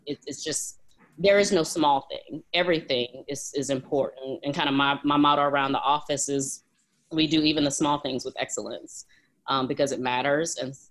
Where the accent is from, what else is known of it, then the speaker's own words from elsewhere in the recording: Roanoke Rapids, North Carolina, United States; In Eastern North Carolina, Roanoke Rapids. It's right on the Virginia border.